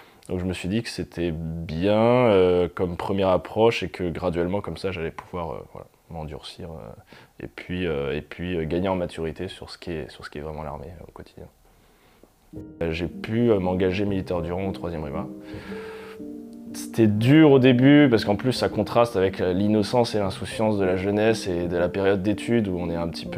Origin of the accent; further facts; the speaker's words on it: Martinique, France; born there; j'ai 33 ans, je suis né en Martinique.